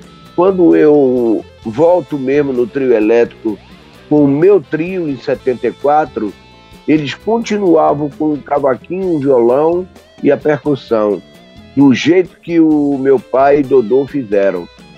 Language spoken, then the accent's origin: Portuguese; Bahia, Brazil; Então aí conta, logo depois da guerra, na minha terra Bahia, dois baianos sem compromisso descobriram que o cepo maciço evitava o fenômeno da microfonia.